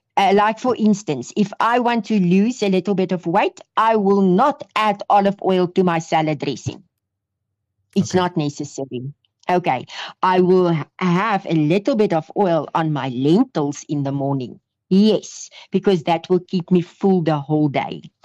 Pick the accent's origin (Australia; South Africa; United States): South Africa; I know, I'm also South African.